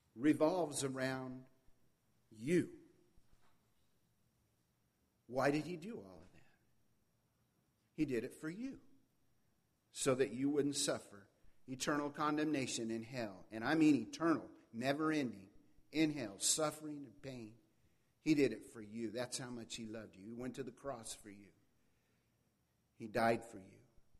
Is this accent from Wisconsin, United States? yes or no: no; Tulare, California, United States; I remember J.P. Williams telling us one time in Tulare, it actually in my hometown, we had a big campaign for Christ.